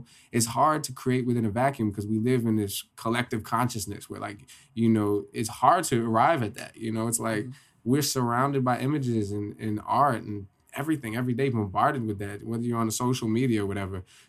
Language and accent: English; Poughkeepsie, New York, United States; I'm from Poughkeepsie.